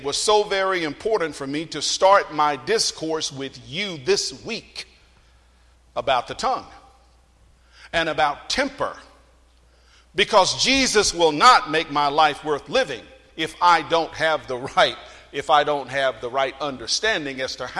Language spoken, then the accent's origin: English; Texas, United States; born there; Now, I was born in Texas, so that's why